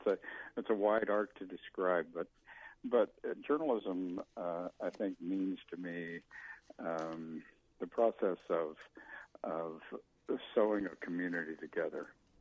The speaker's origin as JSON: {"language": "English", "town": "Muncie", "region": "Indiana", "country": "United States", "said": "Well, actually, I'm from Muncie, Indiana, but worked at the Indianapolis Star for about 7 years."}